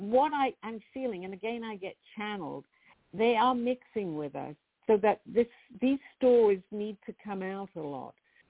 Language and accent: English; England, United Kingdom; It's in one of the museums in London. I'm from England.